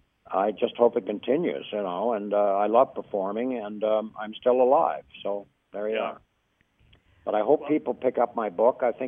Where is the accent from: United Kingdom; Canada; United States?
Canada; I was born in Canada.